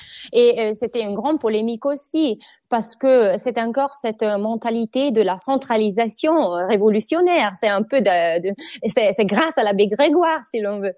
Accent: Brescia, Lombardy, Italy; first language Brescian; French is a second language; ma langue maternelle est le bresciano, qui est une langue du nord de l'Italie. La ville s'appelle Brescia.

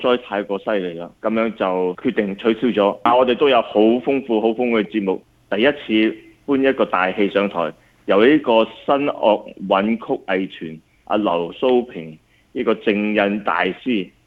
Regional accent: China

